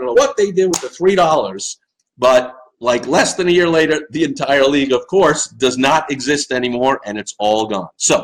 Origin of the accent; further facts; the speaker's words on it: New York, United States; growing up in New York and watching this guy operate for the last 50 years.